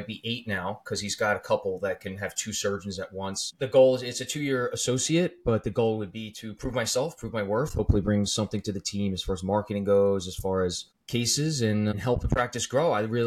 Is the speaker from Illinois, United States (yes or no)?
no; Long Island, New York, United States; My hometown is actually about 25 minutes from the office that I'm going to be working at.